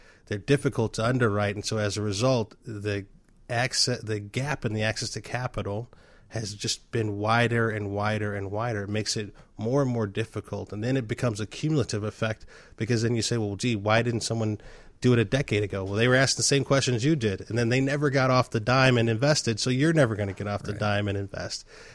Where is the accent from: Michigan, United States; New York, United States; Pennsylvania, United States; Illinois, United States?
Illinois, United States; Chicago; Look, I grew up in the Bronzeville area.